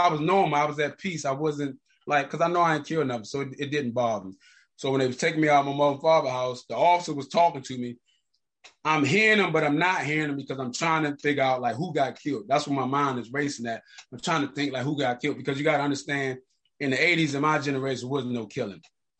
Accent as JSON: {"language": "English", "town": "Landover", "region": "Maryland", "country": "United States", "tie": "born or raised there", "also_born_or_lived": "Washington, D.C.", "said": "I was born in Washington, D.C. Then my mother and father moved to Prince George County, Maryland, Landover. I went to school, public school in Maryland, and I went to private school in Washington, D.C."}